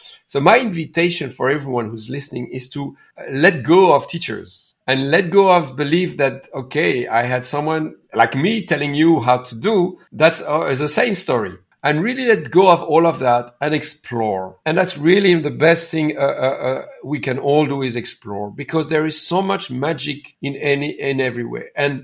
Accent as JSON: {"language": "English", "country": "India", "lives_now": "Canada", "said": "I'm from India. I'm a Canadian from Indian origin."}